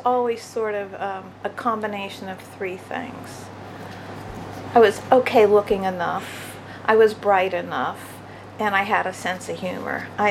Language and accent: English; Shaler Township, Pennsylvania, United States; now in Sewickley, United States; And my hometown is Shaler Township, which is where I lived when I started college. But I've been living in Sewickley for about 20 years.